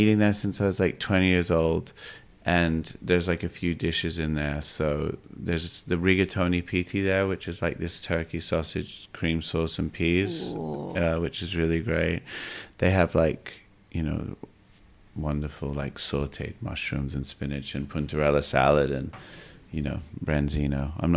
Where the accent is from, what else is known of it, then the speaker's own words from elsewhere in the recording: England, United Kingdom; growing up in England